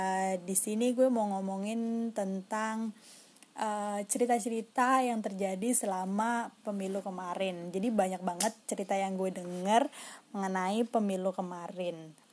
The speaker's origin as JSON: {"language": "Indonesian", "town": "Demak", "region": "Central Java", "country": "Indonesia", "tie": "born or raised there", "said": "pemilu di kampung gue di Demak sana gitu, Jawa Tengah."}